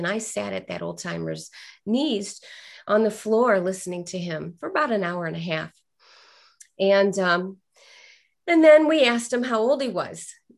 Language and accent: English; Akron, Ohio, United States; I'm from the Akron area.